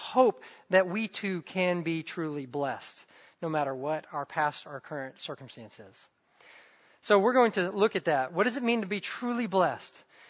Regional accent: the South, United States; I grew up in the South.

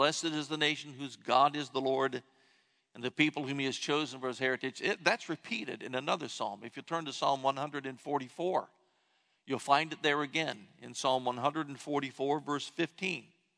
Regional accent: Columbus, Ohio, United States; H.C. Leupold was a Lutheran commentator from my hometown of Columbus, Ohio

